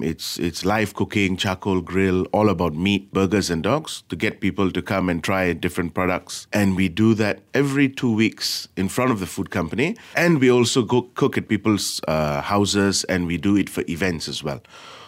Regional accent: London, United Kingdom; So when, especially in London, when I grew up in London, there was a lot of dishes that we came by.

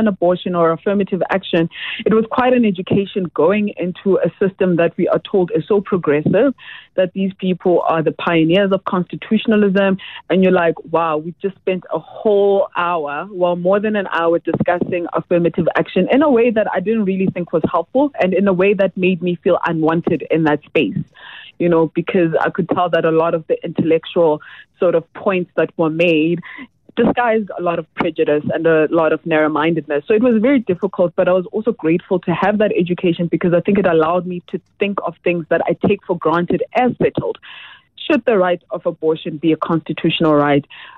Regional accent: South Africa; as a South African

